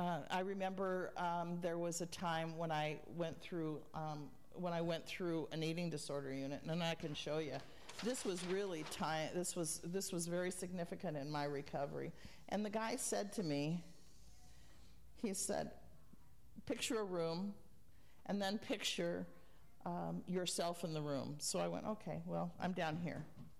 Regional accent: Spokane, Washington, United States; And as I'm from Spokane, so I was driving here this morning with a friend of mine

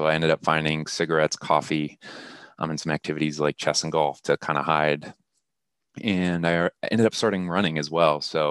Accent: Akron, Ohio, United States; So I'm a kid from Akron, Ohio. I always thought it was a coincidence being from Akron, Ohio

